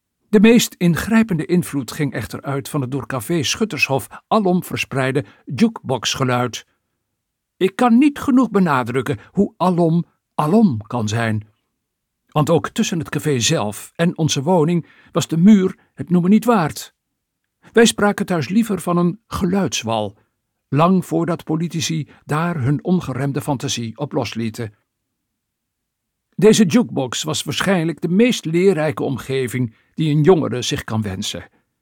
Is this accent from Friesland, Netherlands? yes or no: no; Sas van Gent, Zeeland, Netherlands; grenscafé in mijn geboorteplaats Sas van Gent had een overwegend Belgische klandizie